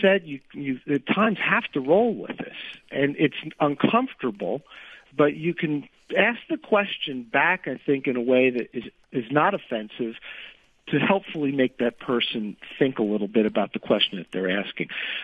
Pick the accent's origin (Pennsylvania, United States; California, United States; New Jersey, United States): New Jersey, United States; Princeton; I get this question in places, where are you from? And I will say the most local thing, Princeton. I'm from New Jersey.